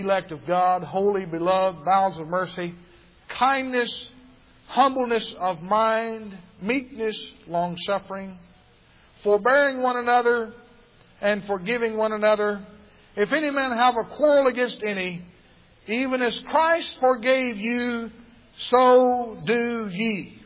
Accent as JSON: {"language": "English", "region": "Arkansas", "country": "United States", "lives_now": "Texas, United States", "said": "They don't even claim me in Arkansas anymore. They let me come back there and preach, but they say I'm from Texas."}